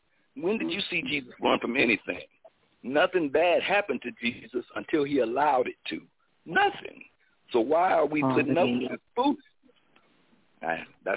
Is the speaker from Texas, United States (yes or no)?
yes; Round Rock, Texas, United States; I'm from Round Rock, Texas